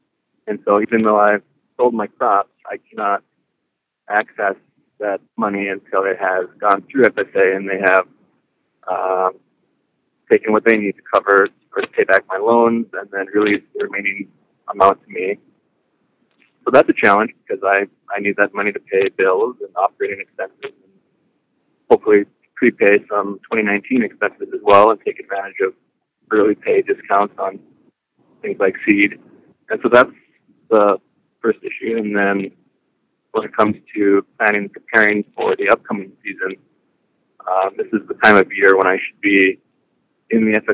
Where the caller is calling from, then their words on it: Alexandria, Minnesota, United States; I'm on the road near Alexandria, Minnesota.